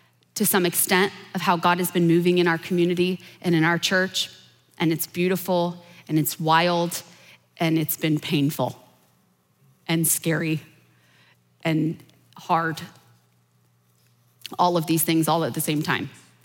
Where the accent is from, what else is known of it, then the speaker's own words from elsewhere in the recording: Midwest, United States; And I'm from the Midwest, born and raised.